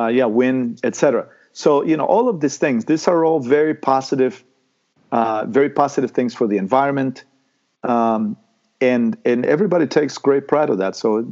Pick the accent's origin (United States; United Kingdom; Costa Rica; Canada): Costa Rica; growing up in Costa Rica, for me, there was no such thing as, you know, as seeing someone different than me as a threat or as anything.